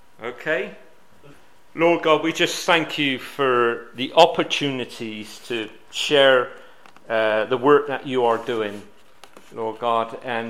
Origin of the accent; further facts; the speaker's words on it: Bristol, South West England, United Kingdom; No, I can't even speak English properly. Being that I come from South Bristol.